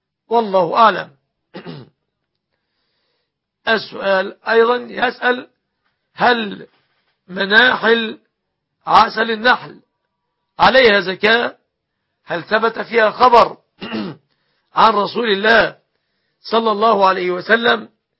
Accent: Egypt; أن يحفظ بلادنا مصر

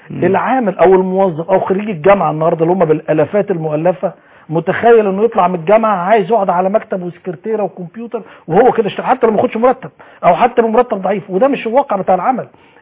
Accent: Egypt; احنا عندنا في مصر 4 مليون تاجر مسجلين في الغرف التجارية

